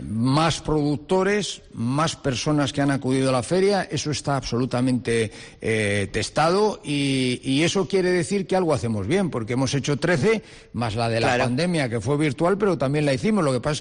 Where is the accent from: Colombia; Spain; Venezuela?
Spain; Isla, Cantabria; A la gente que somos de Isla, no nos llaman los pimienteros, nos llaman los caricones.